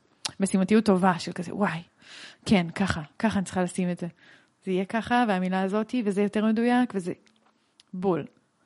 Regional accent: Rishon LeZion, Central District, Israel; כן, גדלתי בראשון.

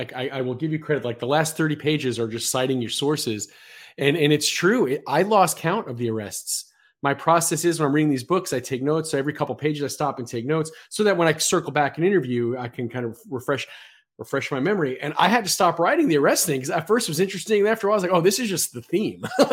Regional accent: Bronx, New York, United States; I grew up in the Bronx, and I grew up in the Riverdale section of the Bronx, which is right next to Manhattan College.

